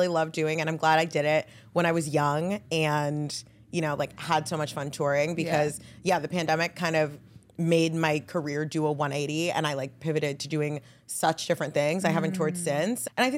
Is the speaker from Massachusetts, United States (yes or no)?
no; Corvallis, Oregon, United States; I didn't go to a lot of concerts growing up because I grew up in Corvallis, Oregon. So I was like 2 hours away from Portland.